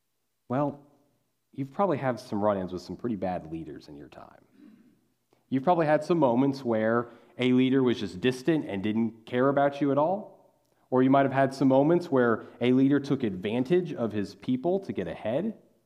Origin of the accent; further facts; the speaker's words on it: Kansas, United States; I grew up in Kansas. We're the capital of flyover country